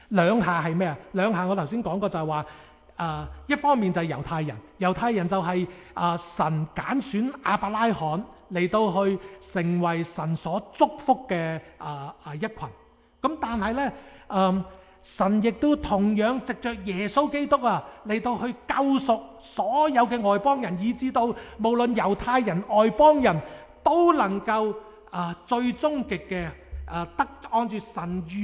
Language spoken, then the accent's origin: Cantonese; China; 中國人話我哋中國歷史話我哋中國人有5000年嘅歷史